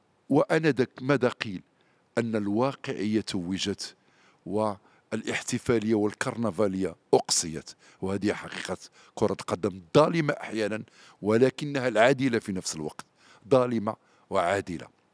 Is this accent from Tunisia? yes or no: no; Morocco; يعني إحنا كمغاربة كإعلام مغربي كجمهور مغربي تلقينا أكبر صدمة